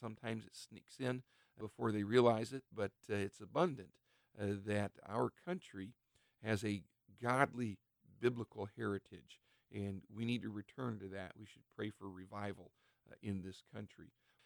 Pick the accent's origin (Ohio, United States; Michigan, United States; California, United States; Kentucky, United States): Ohio, United States; But one of the reasons I'm a little doubtful here in my home state of Ohio